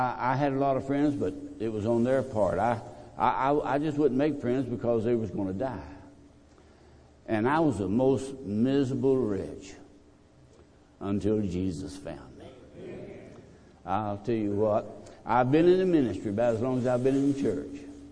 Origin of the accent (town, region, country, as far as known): Texas, United States; born or raised there; also born or lived in New Orleans, Louisiana